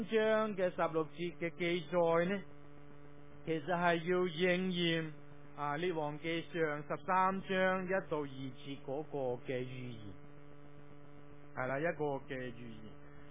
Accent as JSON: {"language": "Cantonese", "country": "China", "said": "即系对于我哋中国人嚟讲，好似都系尽量都系土葬嘅，系啦。"}